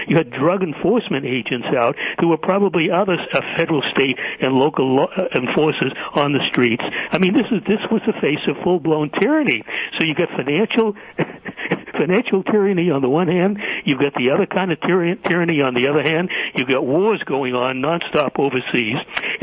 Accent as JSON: {"language": "English", "town": "Boston", "region": "Massachusetts", "country": "United States", "tie": "born or raised there", "said": "I wonder how many people really understand what happened in Boston during my hometown, the place I grew up in, during the period when the city was on lockdown."}